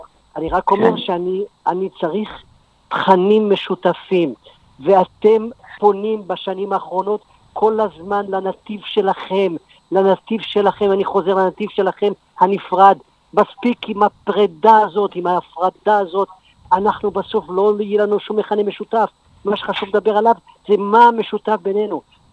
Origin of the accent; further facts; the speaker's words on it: Casablanca, Casablanca-Settat, Morocco; now in Israel; אני גדלתי כיהודי מלא בקזבלנקה. באתי לפה ונהייתי פחות יהודי, פחות חילוני.